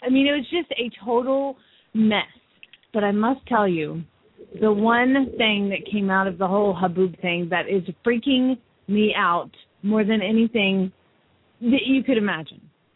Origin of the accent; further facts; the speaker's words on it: Phoenix, Arizona, United States; from Phoenix, Arizona